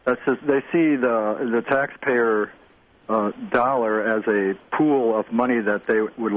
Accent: Holland, Michigan, United States; But the reason I called was I grew up in Holland, Michigan.

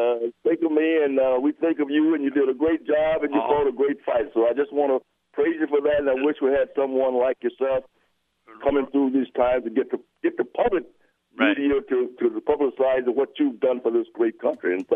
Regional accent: Racine, Wisconsin, United States; President Mondale, I'm originally from Racine, Wisconsin

